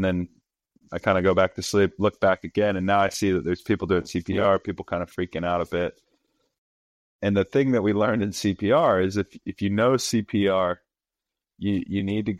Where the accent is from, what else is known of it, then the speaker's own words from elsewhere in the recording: Rock Hill, South Carolina, United States; And we grew up in Rock Hill, South Carolina, which is a smaller town outside of Charlotte, North Carolina.